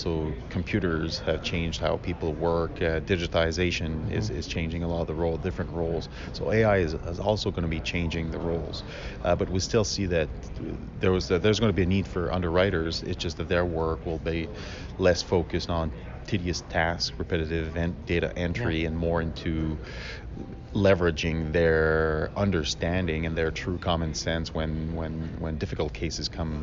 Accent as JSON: {"language": "English", "town": "Quebec City", "region": "Quebec", "country": "Canada", "said": "So I'm originally from Quebec City."}